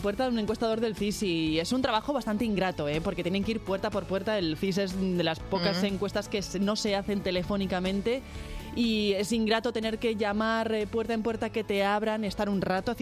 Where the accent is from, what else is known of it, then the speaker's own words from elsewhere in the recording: Ávila, Castile and León, Spain; Bueno, yo soy de Ávila, ¿eh? Yo soy de Ávila.